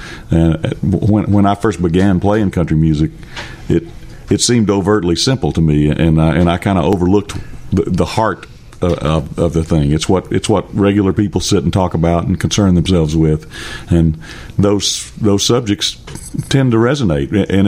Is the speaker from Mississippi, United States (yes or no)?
yes; Mississippi, United States; Well, I grew up in church in North Mississippi